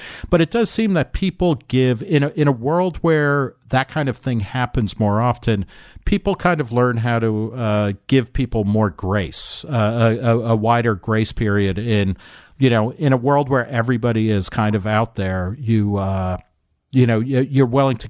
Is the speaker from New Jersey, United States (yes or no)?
yes; New Jersey, United States; also born or lived in Brooklyn; I was born in Brooklyn and grew up in New Jersey